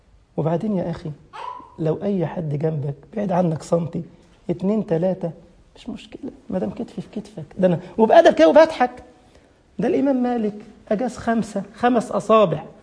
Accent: Giza, Giza Governorate, Egypt; عندنا في القاهرة، أنا من الجيزة ورايح الويلي

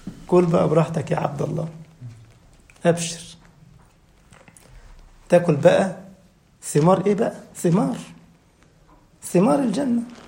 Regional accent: Egypt; now in Germany; في بلح أحمر كده اسمه زغلول عندنا في مصر مش موجود هنا في ألمانيا

